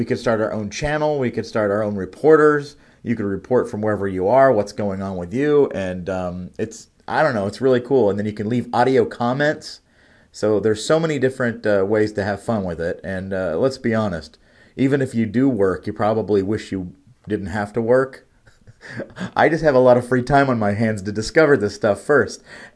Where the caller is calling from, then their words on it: Portland, Oregon, United States; I don't actually represent America, but I am an American. And I'm coming to you from Portland, Oregon.